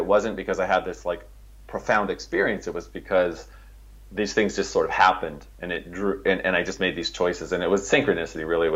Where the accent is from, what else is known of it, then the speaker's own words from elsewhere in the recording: California, United States; I grew up in California, she grew up on Long Island.